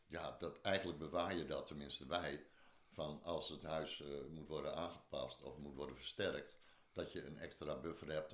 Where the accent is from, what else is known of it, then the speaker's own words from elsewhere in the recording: Groningen, Netherlands; En dat wij als Groningers straks de schuld krijgen dat er te weinig gas is